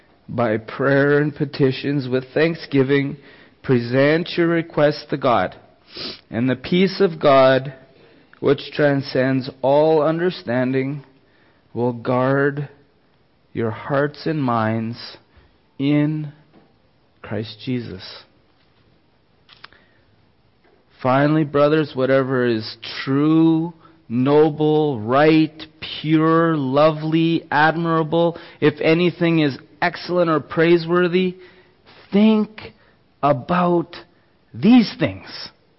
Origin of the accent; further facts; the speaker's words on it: Steinbach, Manitoba, Canada; born there; also born or lived in Ecuador; I was born in Steinbach, Manitoba, but I haven't ever even been back there to see where I was born.